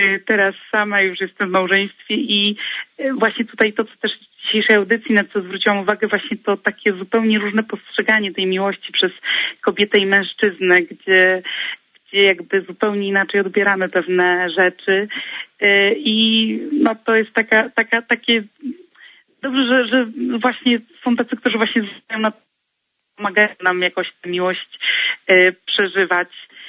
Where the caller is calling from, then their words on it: Łódź, Łódź Voivodeship, Poland; mam 30 lat, jestem z Łodzi